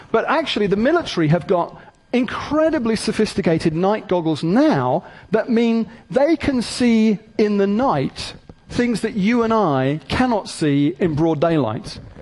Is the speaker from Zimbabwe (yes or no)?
no; United Kingdom; and I'm British, for goodness sake.